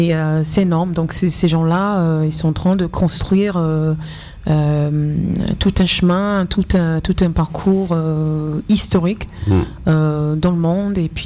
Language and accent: French; United States; le fait que je suis américaine